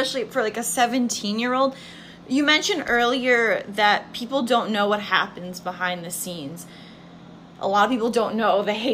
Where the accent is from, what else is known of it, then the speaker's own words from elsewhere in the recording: New York, United States; because I'm a New Yorker